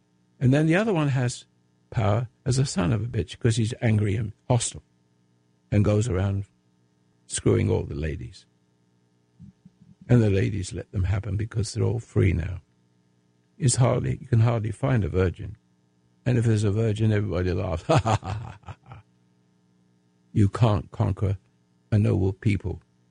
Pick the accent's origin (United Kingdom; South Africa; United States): United Kingdom; England; I'm an Englishman. I'm an American. I love this country.